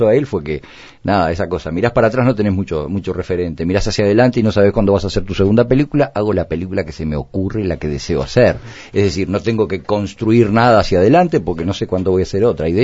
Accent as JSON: {"language": "Spanish", "country": "Uruguay", "said": "justifican que mi acento, digamos, diciendo este señor es este uruguayo residente."}